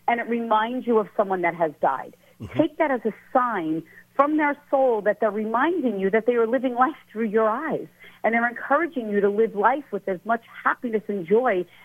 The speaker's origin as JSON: {"language": "English", "region": "New York", "country": "United States", "said": "I am from Long Island. I'm home right now, and I actually start my summer tour up in New Hampshire"}